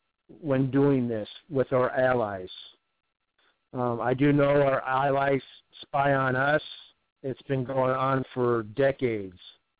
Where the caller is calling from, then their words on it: Milwaukee, Wisconsin, United States; from the Milwaukee, Wisconsin area.